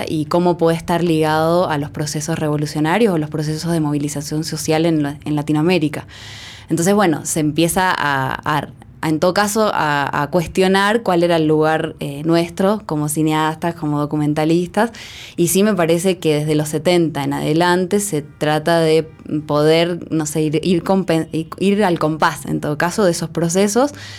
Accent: Argentina; yo concretamente soy argentina

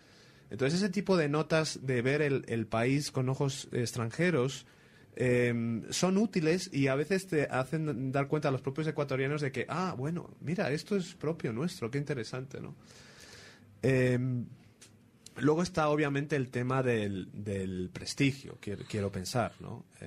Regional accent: Spain; yo soy español, obviamente, no lo voy a ocultar.

